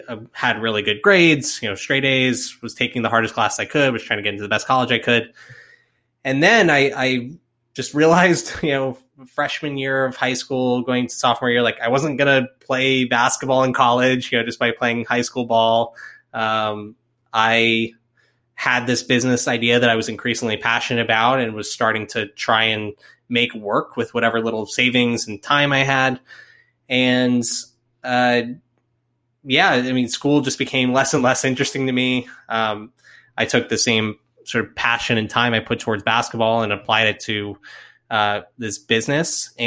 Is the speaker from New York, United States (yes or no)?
no; Florida, United States; now in Atlanta, United States; I am from Florida originally. I live in Atlanta, where you live as well